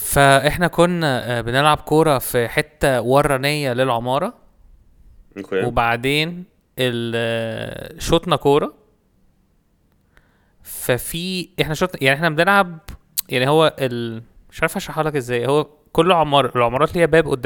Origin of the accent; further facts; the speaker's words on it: Egypt; لا احنا اتنين مصريين والثلاثه سودانيين.